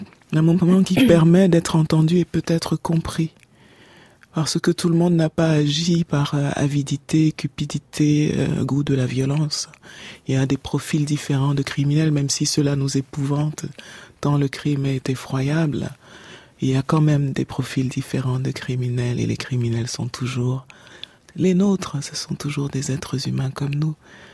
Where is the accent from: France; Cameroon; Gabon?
Cameroon; c'est chez nous, c'est la côte du Cameroun, parce que je suis camerounaise